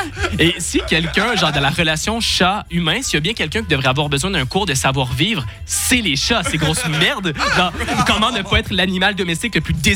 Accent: Canada; Alors que moi, j'ai grandi au Canada, j'ai une peur ancrée du froid.

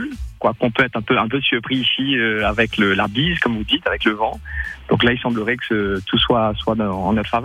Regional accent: Mauritius; Donc moi, je suis mauricien.

